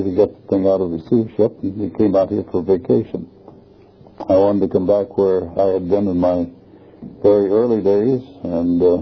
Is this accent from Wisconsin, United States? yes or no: no; Salt Lake City, Utah, United States; born there; I was born in Salt Lake City.